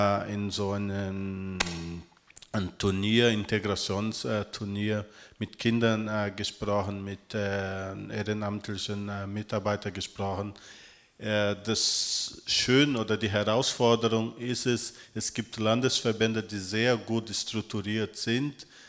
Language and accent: German; Germany; Wie gesagt, ich bin dort groß geworden in Deutschland.